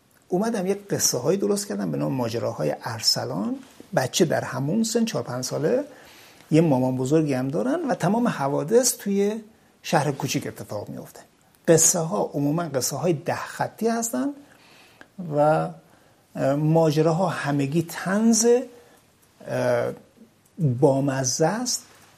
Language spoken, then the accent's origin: Persian; Taybad, Razavi Khorasan, Iran; من برگشتم تایباد، شهر خودمون در مرز ایران و افغانستان.